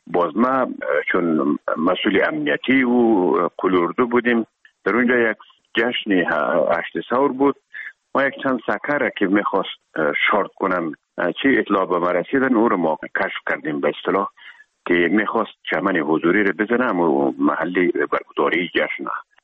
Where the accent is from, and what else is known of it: Herat, Afghanistan